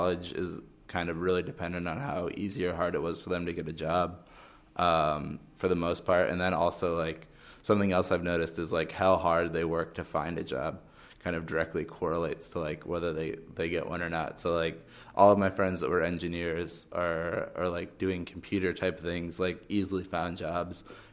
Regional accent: Connecticut, United States; moved away as an adult; now in Santa Monica, United States; I lived in Connecticut my whole life until I went to college. I was born in New Haven, so like about 5-10 minutes from Yale. Around 5 years old, I moved kind of to the suburbs and just kind of grew up there.

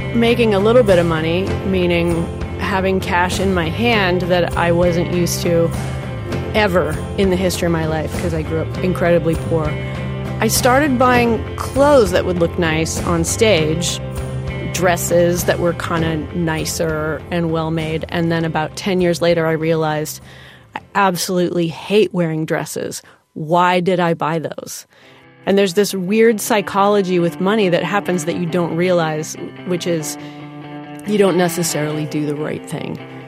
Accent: United States; I'm an American musician, and I currently reside in Vermont.

